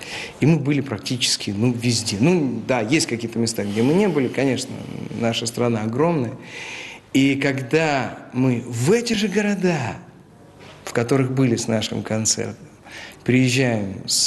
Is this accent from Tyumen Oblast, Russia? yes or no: no; Penza, Penza Oblast, Russia; Я из Пензы.